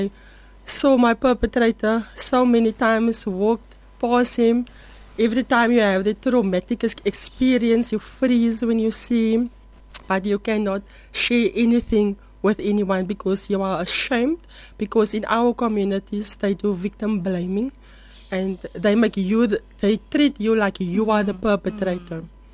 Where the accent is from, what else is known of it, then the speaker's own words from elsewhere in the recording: Atlantis, Western Cape, South Africa; I'm from the Marmory area, Marmory Atlantis area.